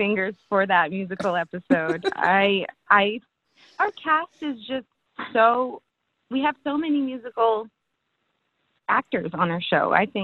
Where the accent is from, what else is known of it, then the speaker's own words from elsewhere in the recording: Vancouver, British Columbia, Canada; I'm an actress from Vancouver.